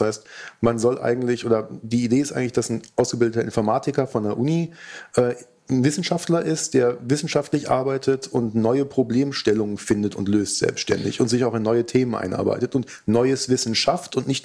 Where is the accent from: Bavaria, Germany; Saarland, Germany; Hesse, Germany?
Hesse, Germany; Marburg; Ich komme aus Marburg